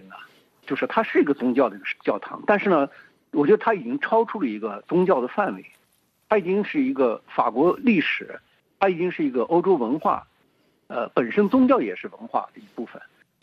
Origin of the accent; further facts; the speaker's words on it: China; 就是我们从小在中国就看过